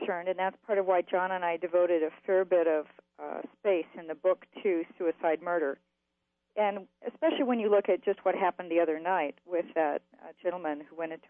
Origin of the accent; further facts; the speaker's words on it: Missouri, United States; now in California, United States; Well, I'm originally from Missouri, and I'm currently living in the Bay Area of California.